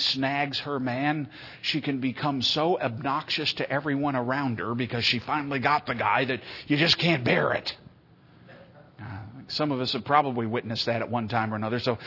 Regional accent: Rochester, United States; born there; because I was born here in Rochester

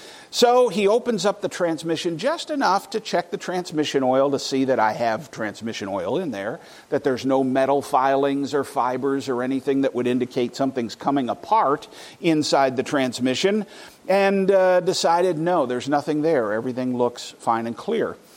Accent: Scotland, United Kingdom; born there; Now, I'm Scottish by birth, all right?

